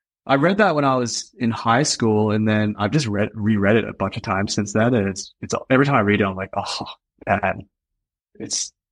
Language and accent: English; Australia; I grew up in Australia.